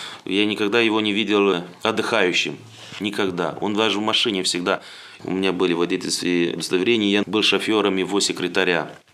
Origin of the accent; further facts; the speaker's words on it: Zhabka, Florești District, Moldova; я родом из Молдавии, буквально 3 километра отсюда, с молдавской стороны. Там монастырь, село Жабка.